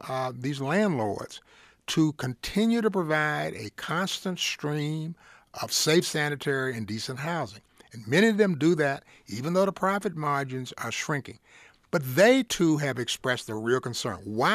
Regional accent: Virginia, United States; I'm a Southerner, and I travel back to my native state of Virginia every month to take care of my 96-year-old mother, okay?

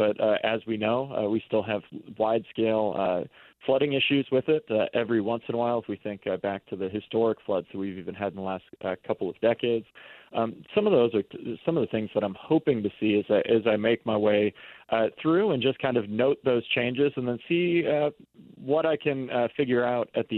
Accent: Pella, Iowa, United States; I think growing up in Pella, I was acutely aware of the town of Red Rock that's now submerged beneath the waters of the reservoir

